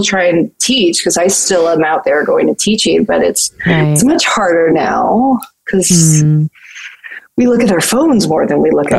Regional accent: Phoenix, Arizona, United States; we're both from Phoenix.

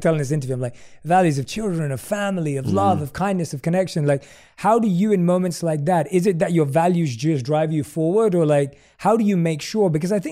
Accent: London, United Kingdom; when I was born and raised in London

